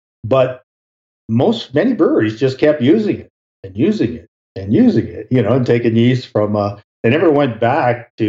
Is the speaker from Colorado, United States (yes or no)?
yes; Colorado, United States; particularly my home state of Colorado here